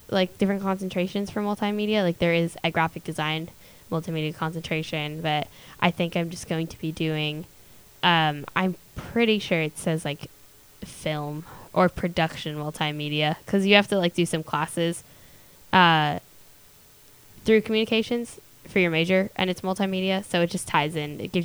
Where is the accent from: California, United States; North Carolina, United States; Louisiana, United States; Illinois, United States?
California, United States; Los Angeles; Los Angeles, California.